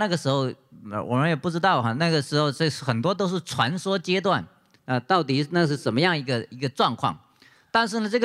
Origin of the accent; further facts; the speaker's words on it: China; 而且我们中国人还很特别就把这个福字倒过来写